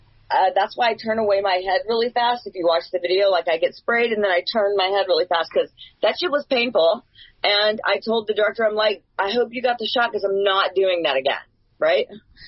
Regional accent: the South, United States; However, I was raised in the South, and it's very prejudiced there.

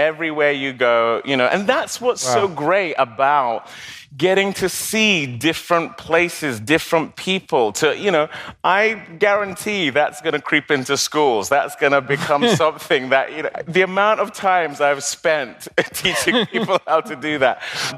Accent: Nigeria; now in United States; because I'm British, I'm Nigerian.

